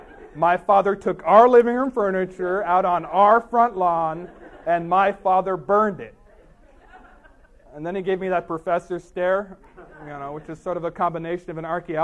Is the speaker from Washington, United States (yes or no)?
yes; Washington, United States; I grew up in Eastern Washington on the big Columbia Plateau. That doesn't shake. And, you know, my family's lived there for thousands of years.